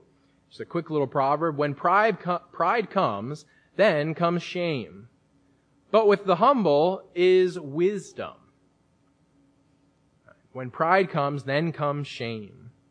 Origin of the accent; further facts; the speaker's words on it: United States; I can't help but think of Americans because I haven't really traveled abroad, and I'm an American.